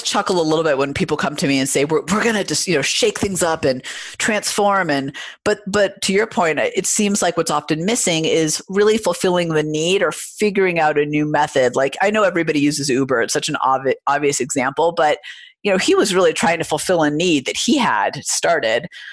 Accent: Oakland, California, United States; By the way, I'm originally from Oakland

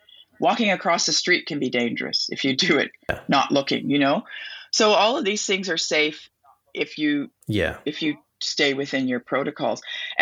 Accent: Regina, Saskatchewan, Canada; I do remember when I was born in Regina, Saskatchewan, and we had a swimming pool in our backyard.

